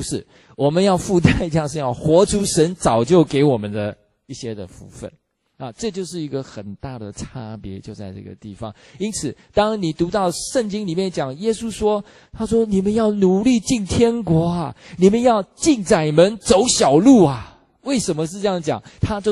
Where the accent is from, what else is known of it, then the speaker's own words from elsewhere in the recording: China; 但是我们中国人的相信呢，不见得会提升到那种行为的层次